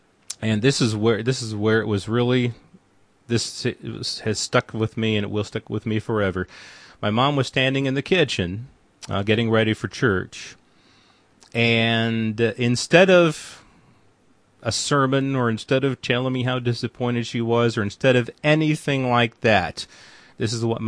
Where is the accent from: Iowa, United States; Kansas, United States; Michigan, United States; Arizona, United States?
Iowa, United States; Waverly; We're going road tripping down the highways and back roads surrounding my hometown of Waverly, Iowa.